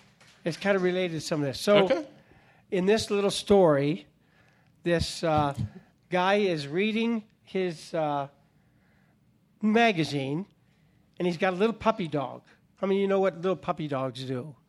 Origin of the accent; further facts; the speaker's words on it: Los Gatos, California, United States; Well, I grew up in Los Gatos, California.